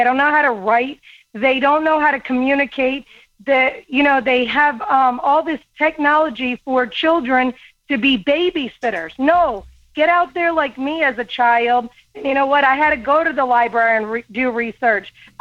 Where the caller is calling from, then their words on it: Georgia, United States; I'm calling from Georgia.